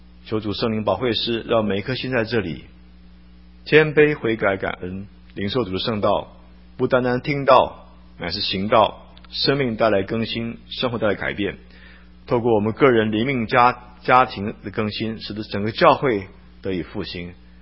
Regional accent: Taiwan; now in North America; 我出生在一个基督徒家庭里面。我是山东人，在台湾出生长大，后半辈在北美。那整个回顾过去的50几年，都是神的恩典，因为我生在一个基督徒的家庭里面。

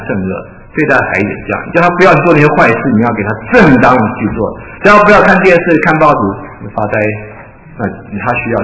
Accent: Taiwan; moved away as an adult; now in United States; 我们当初是从台湾到美国，后半生在美国

